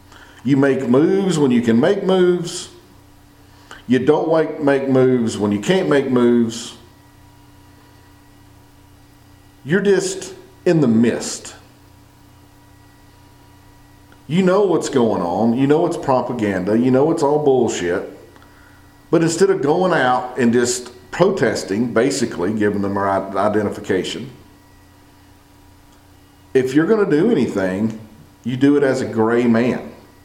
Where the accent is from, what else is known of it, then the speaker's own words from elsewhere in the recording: United States; because I'm an American.